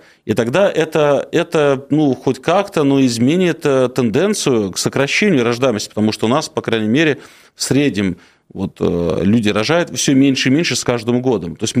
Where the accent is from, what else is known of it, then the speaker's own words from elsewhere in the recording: Moscow Oblast, Russia; Я вот сам из Красногорского района